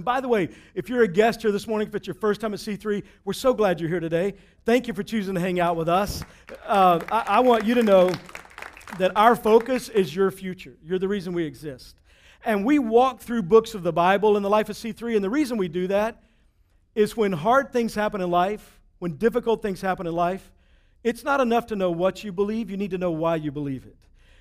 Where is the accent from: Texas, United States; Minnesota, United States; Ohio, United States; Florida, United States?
Texas, United States; When I was a kid growing up in Texas, I've always been a huge Cowboys fan